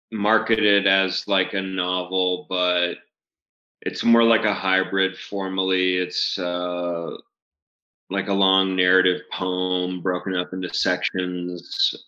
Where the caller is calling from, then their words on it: Wisconsin, United States; Wisconsin.